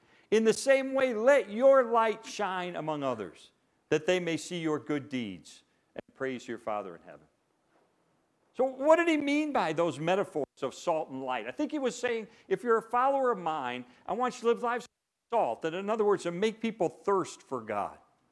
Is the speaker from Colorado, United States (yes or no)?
no; Chicago, Illinois, United States; now in Texas, United States; I'm from Chicago, so what do I know about Texas? Very little. So we moved to Texas.